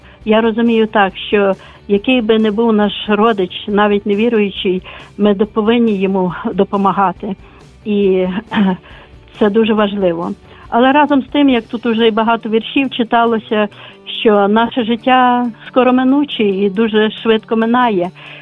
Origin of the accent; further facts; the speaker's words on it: Lviv, Lviv Oblast, Ukraine; я також зі Львова.